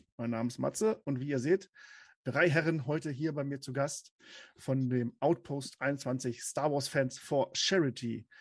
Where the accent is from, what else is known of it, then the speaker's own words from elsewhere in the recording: Lower Saxony, Germany; Also ich komme aus der Region Hannover, ist zwischen Celle und Hannover. Celle ist also auch eine schöne Stadt und Hannover ist halt Hannover. Ich lebe ganz ruhig auf dem Dorf.